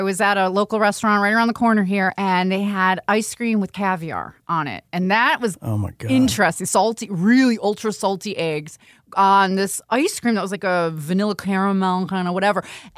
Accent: Buffalo, New York, United States; I love my Buffalo Bills. I love my hometown of Buffalo, and I love my Buffalo wings.

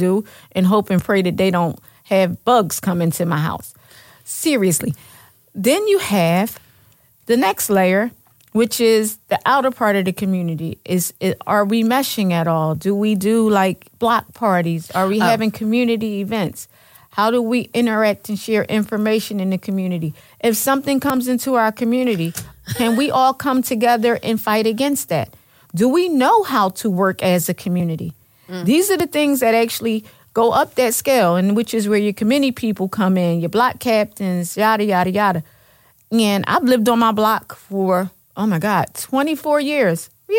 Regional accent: Philadelphia, Pennsylvania, United States; Because a lot of people in my neighborhood is still there, because I grew up in North Philly.

